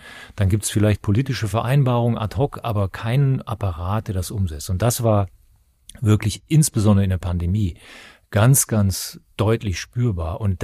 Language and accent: German; Bonn, North Rhine-Westphalia, Germany; ich bin aufgewachsen in der Nähe des Malteser Krankenhauses in Bonn